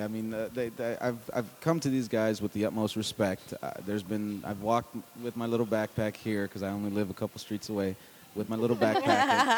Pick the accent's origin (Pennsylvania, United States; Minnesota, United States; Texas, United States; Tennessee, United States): Texas, United States; El Paso; yes, that's a Texas product. And I did, growing up in El Paso, your backyard is filled with pecan trees. So that was a big influence growing up.